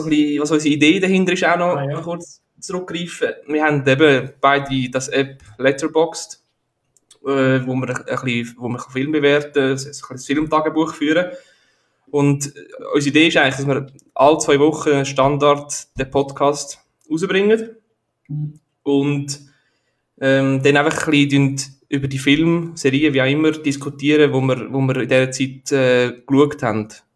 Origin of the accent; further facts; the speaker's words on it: Aargau, Switzerland; Ja, ich komme aus dem Rüebliland, komme ich, zum Aargau.